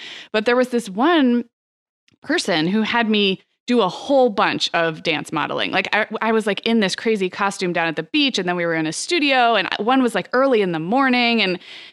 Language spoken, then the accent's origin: English; Santa Barbara, California, United States; Growing up in Santa Barbara, there's a very famous, well-known at the time, at least, photography school